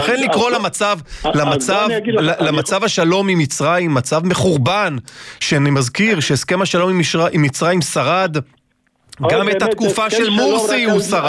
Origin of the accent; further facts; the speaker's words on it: Haifa, Haifa District, Israel; אז אני אומר לך, אני באתי מחיפה. ואני גדלתי, רגע, ואני גדלתי בחיפה.